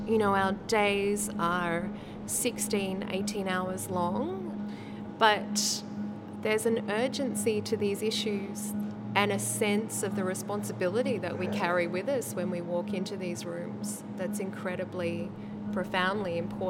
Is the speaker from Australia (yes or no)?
yes; Australia; I'm Australian. I'm a woman of color. I have a long, complex history. I've lived and worked in the Pacific for many, many years